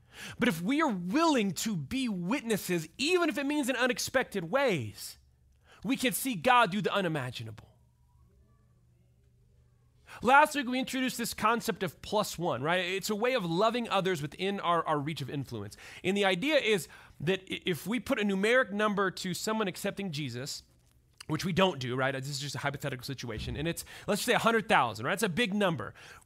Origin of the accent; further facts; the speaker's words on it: Georgia, United States; Again, we came from Georgia, and you know, it's a big deal in Georgia, the Masters are.